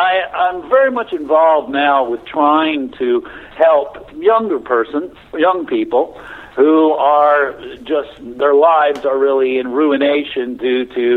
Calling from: Ocala, Florida, United States; I'm calling you from sunny Ocala, Florida at the moment.

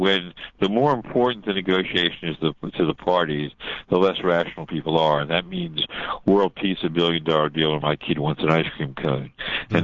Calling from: Philadelphia, Pennsylvania, United States; I'm calling you from Philadelphia.

